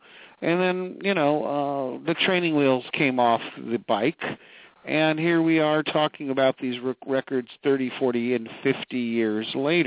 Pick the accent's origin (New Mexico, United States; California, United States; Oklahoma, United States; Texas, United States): California, United States; Los Angeles; because I'm born and raised in Hollywood in Los Angeles.